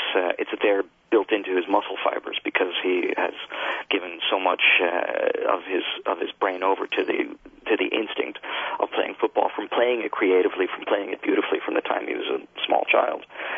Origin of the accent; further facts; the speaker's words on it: United States; moved away; I grew up in the States, but I've been living here for 25 years.